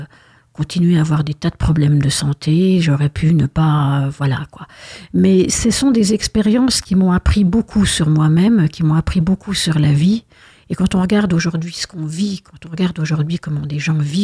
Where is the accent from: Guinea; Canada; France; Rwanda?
France; Montbéliard, Bourgogne-Franche-Comté; born there; moi, je suis née à Montbéliard, mais je voulais rester à Besançon parce que c'était une ville que j'aimais beaucoup.